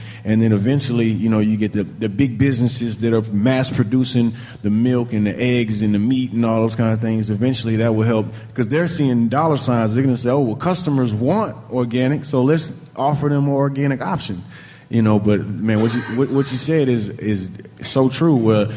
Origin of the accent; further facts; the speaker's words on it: Texas, United States; there's a lot of things that you don't realize growing up in Texas is so different than the rest of the world, especially compared to somewhere like Los Angeles.